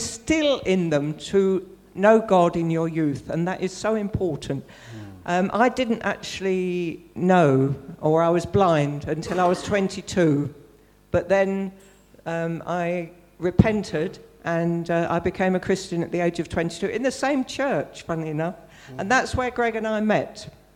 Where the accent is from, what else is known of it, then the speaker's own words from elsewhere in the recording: Kingston upon Thames, London, United Kingdom; I grew up in Kingston on Thames.